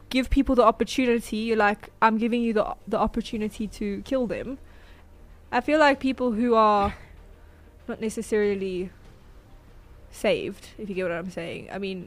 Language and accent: English; Germany; How did you not know I'm from German?